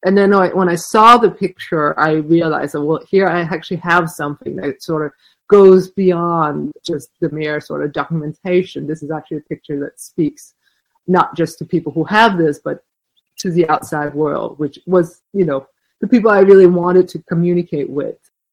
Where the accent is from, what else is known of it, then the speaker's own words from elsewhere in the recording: Denmark; English is a second language; moved away as an adult; now in New York City, United States; I lived in New York City. I was a photographer. I was married, and I'm from Denmark. So I'd come to New York to study photography